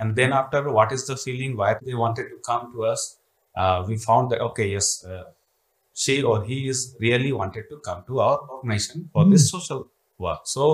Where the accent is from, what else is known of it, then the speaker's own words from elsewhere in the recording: India; English is a second language; from India, working in YMCA, Young Men's Christian Association.